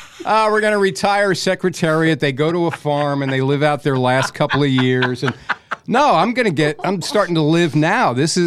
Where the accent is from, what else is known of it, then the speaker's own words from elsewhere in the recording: New Jersey, United States; I defend my home state all the time.